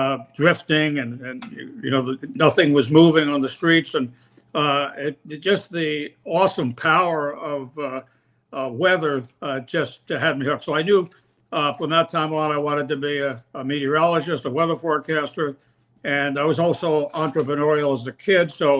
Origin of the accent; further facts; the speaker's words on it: Philadelphia, Pennsylvania, United States; Yeah, in the city of Philadelphia, and it was. When I was 3 years old, I fell in love with snow.